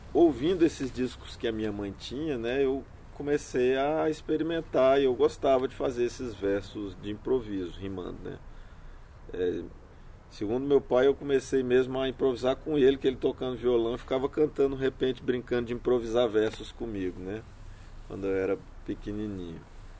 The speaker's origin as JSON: {"language": "Portuguese", "town": "Brasília", "region": "Federal District", "country": "Brazil", "tie": "born or raised there", "also_born_or_lived": "Alexânia", "said": "Ah, nessa época eu nasci aqui em Brasília, né? Mas a minha primeira infância foi na fazenda aqui perto, né? Aqui em Alexânia. E depois viemos para Brasília"}